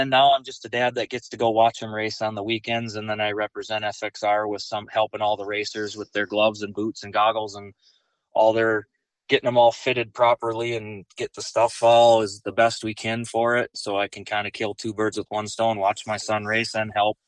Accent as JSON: {"language": "English", "town": "Prior Lake", "region": "Minnesota", "country": "United States", "said": "Prior Lake, Minnesota."}